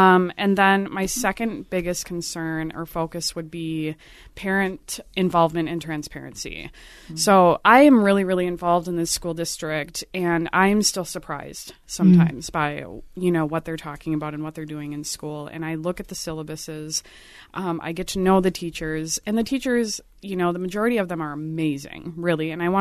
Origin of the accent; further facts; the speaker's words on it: Apple Valley, United States; I grew up in Apple Valley. I graduated from Apple Valley High School.